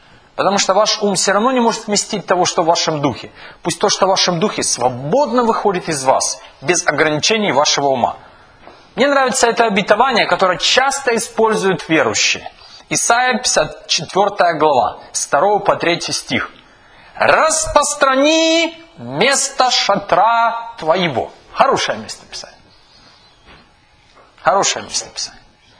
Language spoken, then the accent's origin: Russian; Kyiv, Ukraine; я коренной киевлянин. Да, я коренной киевлянин. Я 30 лет прожил в Киеве.